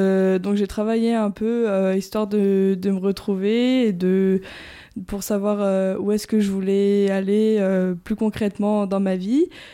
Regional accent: Saint-Pierre-de-Chartreuse, Auvergne-Rhône-Alpes, France; also born or lived in Belgium; Je suis native de Saint-Pierre-de-Chartreuse, donc j'ai toujours grandi dans un milieu naturel.

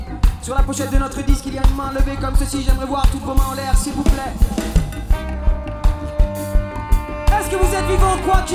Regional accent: Clermont-Ferrand, Auvergne-Rhône-Alpes, France; nous on vient de Royan, on est de Clermont-Ferrand, originaire de Clermont-Ferrand, mais ce matin on était en Royan

